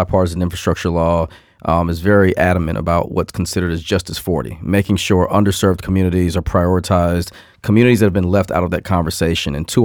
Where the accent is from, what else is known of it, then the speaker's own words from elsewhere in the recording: Boston, Massachusetts, United States; born there; especially since I was born in Boston, so I'm excited.